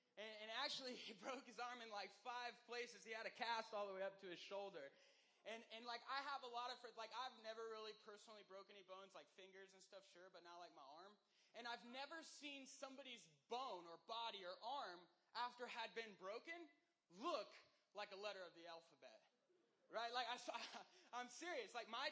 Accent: the South, United States; when I was a kid, I grew up in the South. I'm a Southern boy at heart.

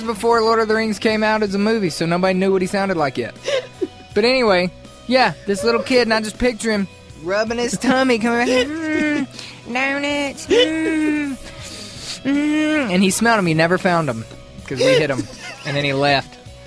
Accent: Mississippi, United States; I grew up in Mississippi, went to the Southern Baptist Church

